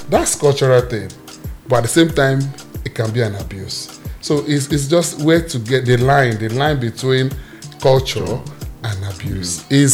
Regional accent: Nigeria; moved away; part of my trauma growing up in Nigeria, when I didn't know there's a trauma actually, until you came here

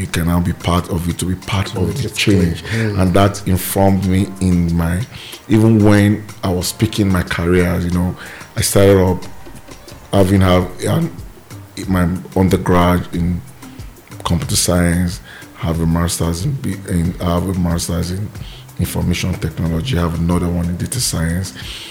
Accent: Nigeria; I would say I'm a proud Nigerian anywhere. Like, and being born in Nigeria, growing up in Nigeria, for someone like me, I had a lot of opportunity actually to leave Nigeria at a very tender age

